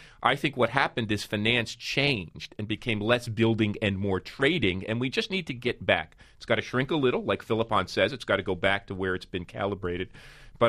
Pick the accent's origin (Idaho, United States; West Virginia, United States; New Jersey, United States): New Jersey, United States; North Arlington; also born or lived in Newark; I was born in Newark, and then my parents suburbanized. I say that euphemistically. I grew up in a working-class suburb called North Arlington, went to Queen of Peace High School there.